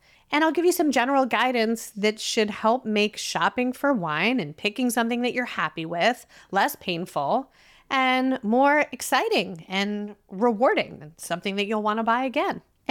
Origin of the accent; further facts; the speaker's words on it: New Jersey, United States; now in Sonoma County, United States; I am back in Sonoma County, California after traveling to my home state of New Jersey last week.